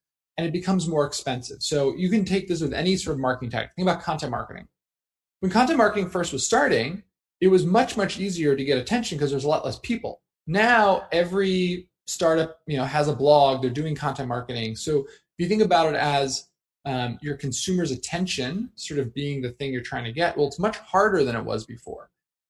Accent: New Jersey, United States; I grew up in New Jersey.

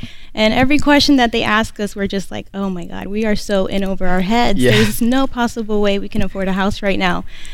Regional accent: Orlando, Florida, United States; We're from Orlando, Florida.

